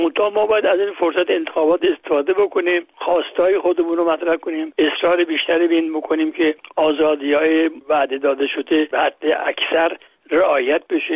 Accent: Iran; همه ما ها ایرانی هستیم

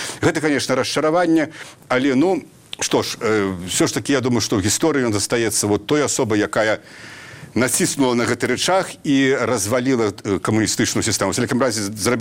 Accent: Belarus; Ukrainian is a second language; ну, от я як білорус абсолютно його не приймаю.

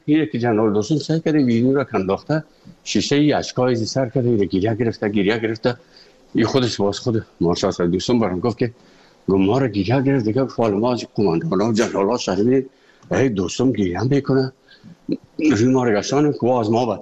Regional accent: Afghanistan; moved away; also born or lived in Moscow; از افغانستان برآمدیم آمدیم سه مسکو، 4 سال مسکو به بسیار سختی وردم شدید یا زندگی را تیر کردیم

